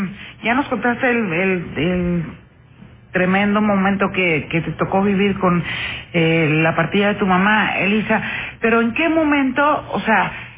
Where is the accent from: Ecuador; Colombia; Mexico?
Mexico; la enormísima tragedia que estamos viviendo como mexicanos, sobre todo como mexicanas el día de hoy.